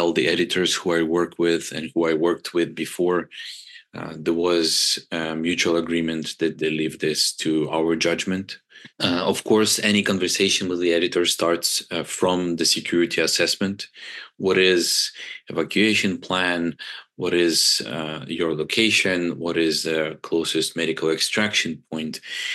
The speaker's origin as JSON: {"language": "English", "town": "Kharkiv", "region": "Kharkiv Oblast", "country": "Ukraine", "tie": "born or raised there", "said": "And I went to Kharkiv, my hometown, which was heavily bombed."}